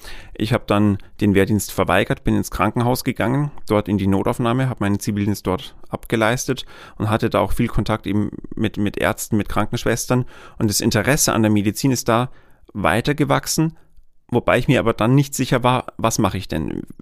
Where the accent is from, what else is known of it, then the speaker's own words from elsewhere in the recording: Weiden, Bavaria, Germany; Ich bin direkter Weidener, das heißt, ich bin in Weiden geboren worden, im Klinikum in Weiden, lustigerweise als Frühchen und als Zwilling